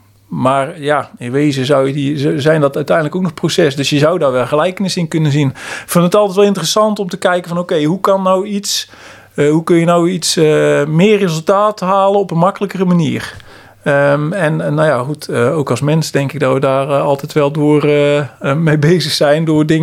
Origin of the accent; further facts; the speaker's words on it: Steenbergen, North Brabant, Netherlands; Ja, ik ben geboren en getogen in Steenbergen. Eigenlijk een klein plaatsje tegen Steenbergen aan, Welberg.